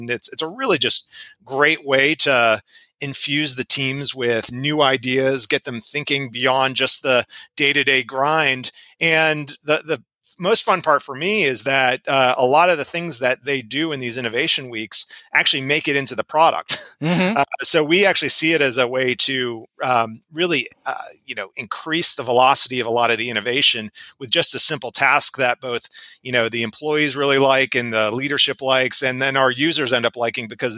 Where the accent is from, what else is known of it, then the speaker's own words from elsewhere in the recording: New Jersey, United States; But always I tell someone I'm from Philadelphia and they said, oh, Philly, what part? And I have to say, well, Southern New Jersey.